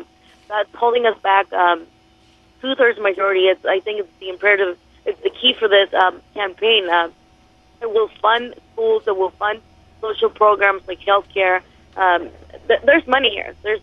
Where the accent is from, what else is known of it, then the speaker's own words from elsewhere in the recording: San Diego, California, United States; I'm from San Diego. I'm here representing San Diego City College.